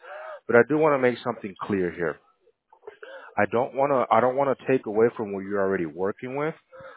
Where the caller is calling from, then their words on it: Florida, United States; I'm calling from Florida. I'm in Gibson today.